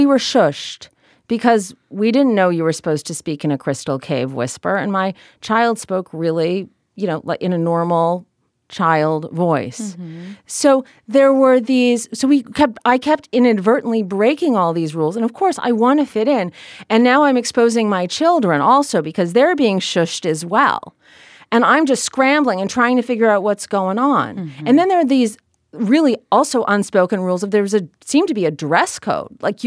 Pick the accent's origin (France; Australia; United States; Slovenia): United States; California; when I was growing up in Marin, frequently I didn't feel that I belonged.